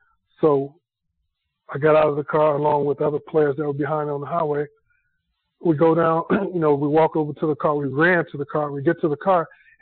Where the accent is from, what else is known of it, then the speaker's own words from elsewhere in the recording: Chicago, Illinois, United States; I grew up in Chicago on the south side at that time, and I wasn't a very confident kid.